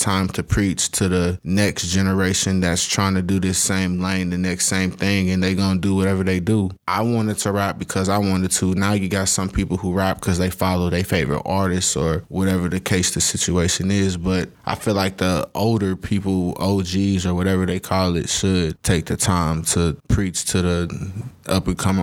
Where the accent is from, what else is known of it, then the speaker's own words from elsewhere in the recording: Florida, United States; No, I'm from Florida, but I've been living down here in Texas for a good minute.